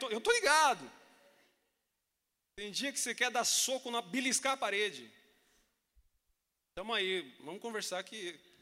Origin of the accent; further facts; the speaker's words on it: Chile; now in Brazil; Eu nem devia estar no Brasil, eu sou chileno, nem deveria estar aqui no Brasil. Meus pais que me trouxeram